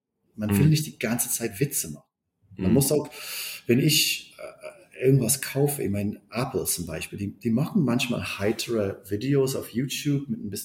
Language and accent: German; Berlin, Germany; Ich bin Berliner